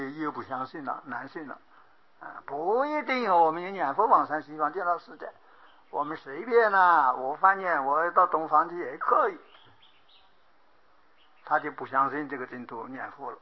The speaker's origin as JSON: {"language": "Chinese", "region": "Guangdong", "country": "China", "said": "我是大陆人广东人，我一想我的家我动个念头我就到我家里嘛"}